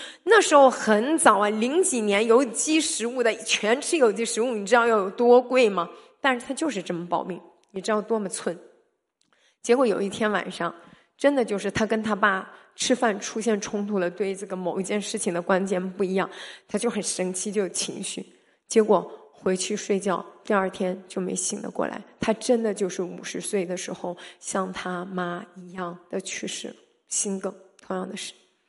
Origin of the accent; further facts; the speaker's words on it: China; 或者我们中国人说呸呸呸